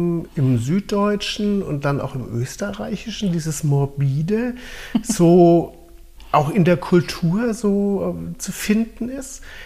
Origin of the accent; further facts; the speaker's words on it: Nuremberg, Bavaria, Germany; weil ich bin ja im Süden von Nürnberg aufgewachsen